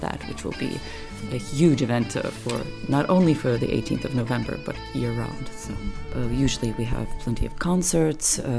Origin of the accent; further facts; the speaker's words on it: Riga, Latvia; now in Brussels, Belgium; I'm from Latvia, Riga, and I've been in Brussels for 2.5 years approximately, and I came to Brussels to work for the Latvian presidency of the Council of the EU in 2015.